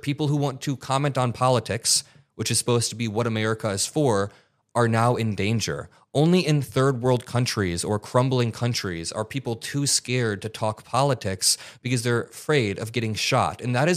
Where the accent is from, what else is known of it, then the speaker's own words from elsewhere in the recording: Indiana, United States; Well, I grew up in Indiana, but where the studio is located, this is where we work in Chicago.